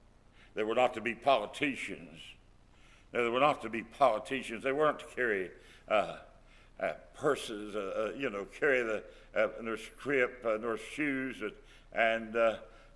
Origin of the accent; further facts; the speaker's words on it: West Virginia, United States; Of course, I'm from West Virginia, so I'm not very much of a Pitt fan.